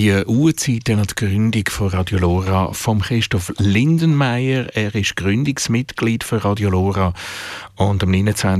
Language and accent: German; Baden-Württemberg, Germany; So am Rand von Baden, wo ich aufgewachsen bin, ist das nicht ganz einfach gewesen